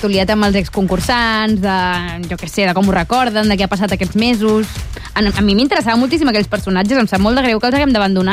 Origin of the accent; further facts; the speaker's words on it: Cardedeu, Catalonia, Spain; Tothom sap que jo sóc de Cardedeu perquè ho dic cada dos segons.